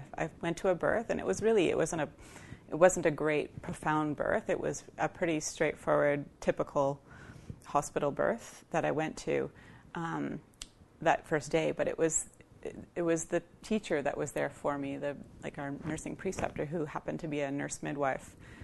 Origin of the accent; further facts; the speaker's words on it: Ontario, Canada; My mother's family roots are in Chapleau, or near Chapleau, at the Brunswick House First Nation, and I grew up in Northern Ontario in various towns around there.